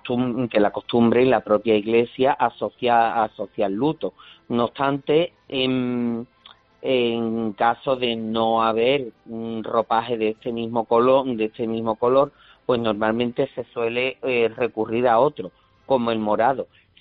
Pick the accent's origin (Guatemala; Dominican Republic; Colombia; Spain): Spain; Seville, Andalusia; yo que soy de Sevilla